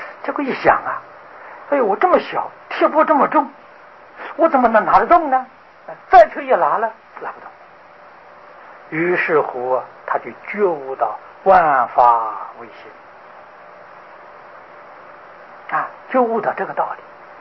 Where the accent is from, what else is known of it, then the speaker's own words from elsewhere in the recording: China; 像我们中国人所谓是神童啊